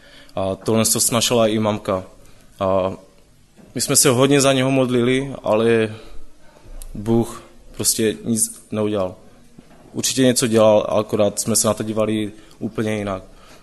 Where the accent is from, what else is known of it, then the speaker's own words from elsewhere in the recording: Český Těšín, Moravian-Silesian Region, Czechia; já jsem původně z Českého Těšína a teď jsem student